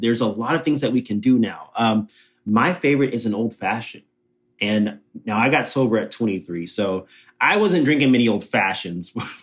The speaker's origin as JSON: {"language": "English", "region": "Texas", "country": "United States", "tie": "born or raised there", "said": "I, born and raised in Texas, eat a ton of meat"}